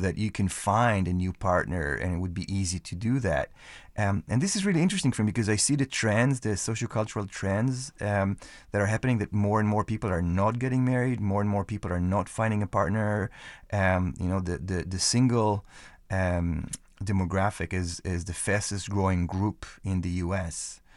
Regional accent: Israel; also born or lived in California / Kansas; now in United States; Well, I moved, and as I said, I grew up in Israel, and then I moved to California, and then I moved to here, to Kansas

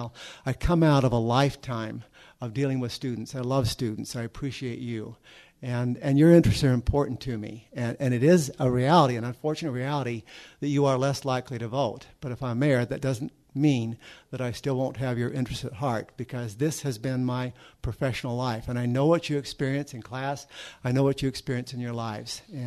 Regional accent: Logan, Utah, United States; Well, first of all, I grew up down in the Adams neighborhood, but I really think that's a bogus issue.

